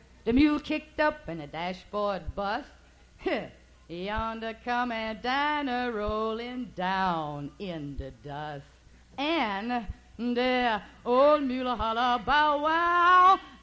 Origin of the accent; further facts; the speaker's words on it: Michigan, United States; I'm from Michigan, and we say Louisiana.